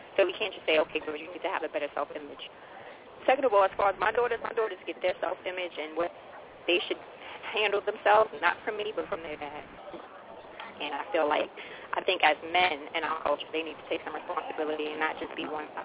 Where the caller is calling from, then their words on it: Houston, Texas, United States; I'm from Houston, Texas.